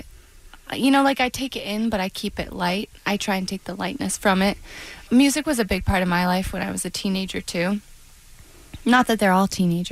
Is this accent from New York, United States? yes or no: yes; New York, United States; No, but I'm from the Adirondacks